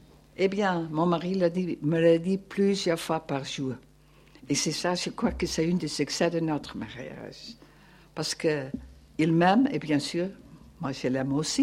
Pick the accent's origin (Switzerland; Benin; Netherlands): Netherlands; Et moi, je suis de la Hollande, le pays des tulipes et des fleurs.